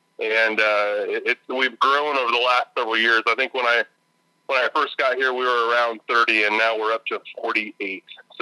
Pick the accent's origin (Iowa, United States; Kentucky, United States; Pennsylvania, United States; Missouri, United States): Iowa, United States; Knoxville; I grew up in Knoxville and similar to in the area here in Marion County.